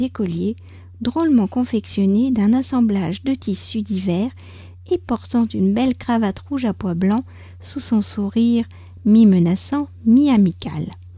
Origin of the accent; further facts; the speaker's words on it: France; je suis française, j'habite près de Paris